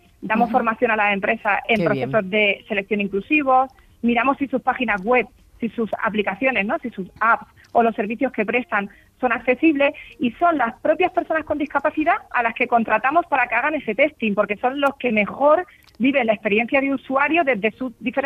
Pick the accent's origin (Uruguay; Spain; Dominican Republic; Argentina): Spain; Almería, Andalusia; moved away; yo vengo de Almería, hace muchos años que salí de allí, aunque siempre vuelvo cada año en las fechas señaladas, ya sabéis, Navidad, Semana Santa, etcétera, ¿no? Y llevo Almería en mi corazón y por ende Andalucía entera.